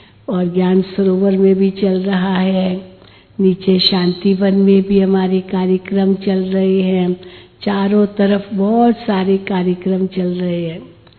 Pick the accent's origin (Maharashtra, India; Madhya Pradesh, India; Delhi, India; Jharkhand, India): Maharashtra, India; Mumbai; मुंबई हमारा home town है, हमारा जन्मभूमि, कर्म भूमि, सेवा भूमि शुरू की वो मुंबई ही है और खास कुलाबा ही है।